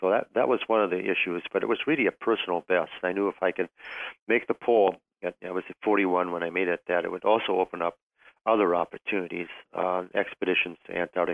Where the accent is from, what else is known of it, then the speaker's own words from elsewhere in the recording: Minnesota, United States; I'm from Minnesota, so that might explain my affinity to cold weather.